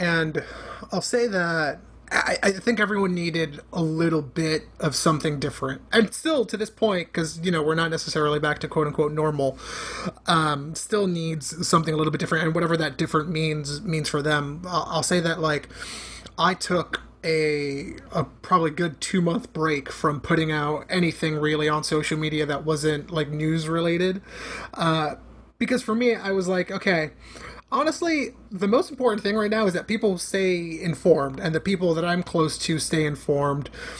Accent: Bronx, New York, United States; It was you know, just a couple blocks away from where I grew up in the Bronx.

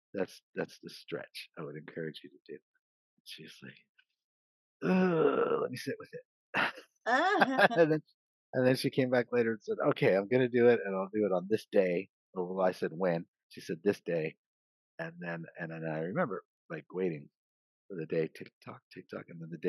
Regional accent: California, United States; now in Vermont, United States; born and raised in California. California, it's all makeup and clothes and hair.

